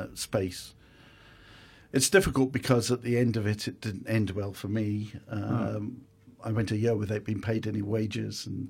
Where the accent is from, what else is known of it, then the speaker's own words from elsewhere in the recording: Birmingham, West Midlands, United Kingdom; now in Scotland, United Kingdom; I'm English living in Scotland, right?